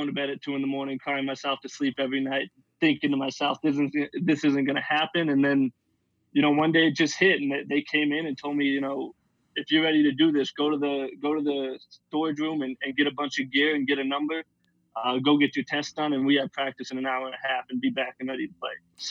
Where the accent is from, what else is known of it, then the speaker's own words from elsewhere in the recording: Montana, United States; moved away as an adult; So I'm from Montana originally. Grew up there, spent my whole life there up until I left for college, followed my brother to the University of Utah